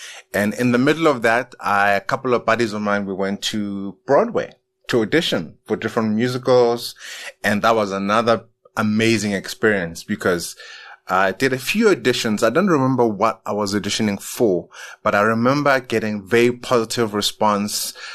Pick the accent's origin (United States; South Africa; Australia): South Africa; Soweto, Gauteng; I grew up in Soweto in Orlando East.